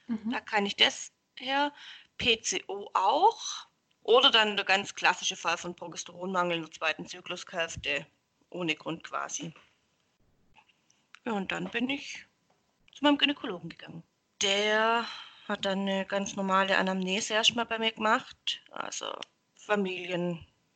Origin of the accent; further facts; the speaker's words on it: Baden-Württemberg, Germany; Ich komme aus der Nähe von Stuttgart. Hört man mir wahrscheinlich auch an. Bin 34 Jahre alt